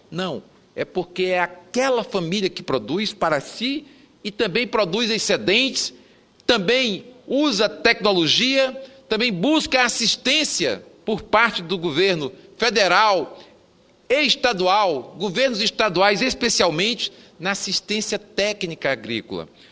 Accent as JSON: {"language": "Portuguese", "region": "Northeast Region", "country": "Brazil", "said": "Eu sou do Nordeste."}